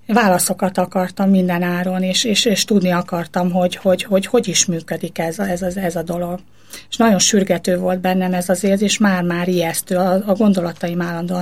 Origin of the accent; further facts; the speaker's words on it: Borsod-Abaúj-Zemplén, Hungary; Vidéken nőttem fel, zempléni vagyok, egészen pontosan Tokaj hegyaljai. A szüleim nem voltak vallásosak, viszont a nagymamám igen